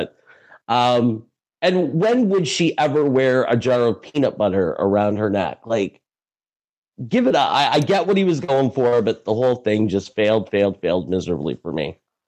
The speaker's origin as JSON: {"language": "English", "country": "Canada", "said": "Oh, my eye roll, as the Canadian on the panel"}